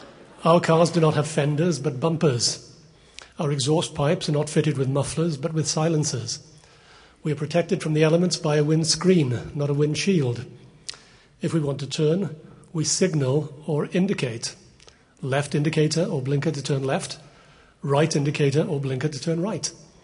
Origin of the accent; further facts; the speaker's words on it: Wales, United Kingdom; I was born in the United Kingdom, specifically in South Wales, and that makes me a Welshman.